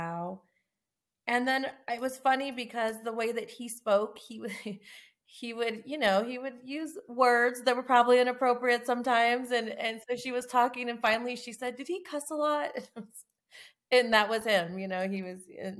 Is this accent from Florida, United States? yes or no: no; Tucson, Arizona, United States; I'm from Tucson, Arizona.